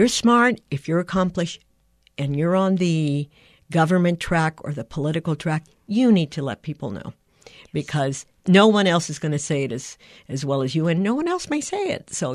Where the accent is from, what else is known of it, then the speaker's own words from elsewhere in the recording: Puerto Rico; I grew up in Puerto Rico